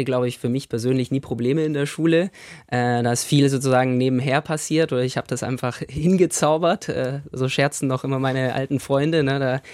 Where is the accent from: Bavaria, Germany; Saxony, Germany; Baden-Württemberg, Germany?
Bavaria, Germany; Ursberg; wo ich aufgewachsen bin, Ursberg, da sind ja über 2000 Menschen mit Behinderung stationiert. Es war ein besonderes Umfeld. Bin da zur Grundschule gegangen und zum Gymnasium.